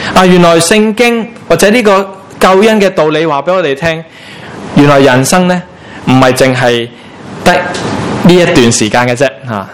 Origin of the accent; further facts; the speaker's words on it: Hong Kong; 我们香港人呢很现实的